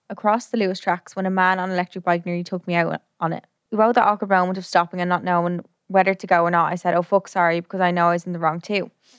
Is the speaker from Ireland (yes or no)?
yes; Dublin, Leinster, Ireland; I'm born and bred in Dublin and I get the train in and out of the city every day, 5 days a week for the last 3 years.